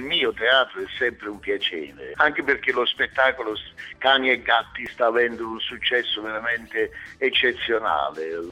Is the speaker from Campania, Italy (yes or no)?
yes; Naples, Campania, Italy; accent: Neapolitan; Io sono napoletano, ma se venite a vedere i miei spettacoli capirete tutto.